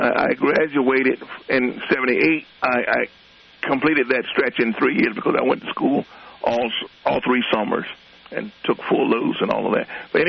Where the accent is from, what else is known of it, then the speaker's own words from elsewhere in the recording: Skippers, Virginia, United States; I was born here in Skippers. This is my native home.